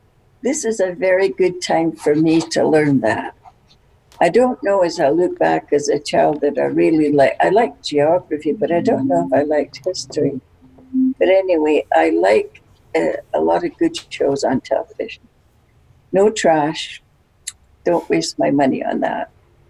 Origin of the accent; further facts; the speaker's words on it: Glasgow, Scotland, United Kingdom; I was born in Scotland in a place called Toll Cross. It's on the edge of Glasgow.